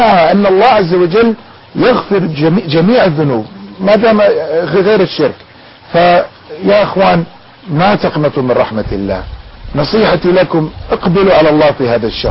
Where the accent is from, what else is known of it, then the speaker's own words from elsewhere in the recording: United States; Arabic is a second language; يعني أنا يقولون أمريكي وكانوا يعرفون كيف هذا الأمريكي الله هداه